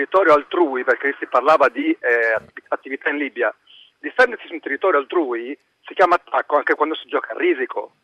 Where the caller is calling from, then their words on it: Novara, Piedmont, Italy; Mi chiamo da Novara.